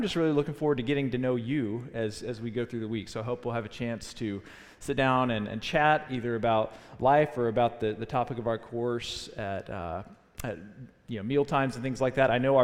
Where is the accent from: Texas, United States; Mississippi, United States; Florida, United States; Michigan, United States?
Mississippi, United States; Jackson; As I said, I grew up in Jackson, Mississippi